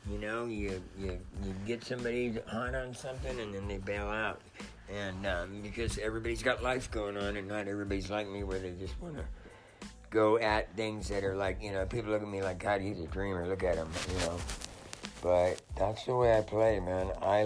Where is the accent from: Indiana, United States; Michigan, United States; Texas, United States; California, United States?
California, United States; Los Angeles; also born or lived in San Diego; I lived in San Diego for quite a while, and I grew up in Los Angeles, and I moved to San Diego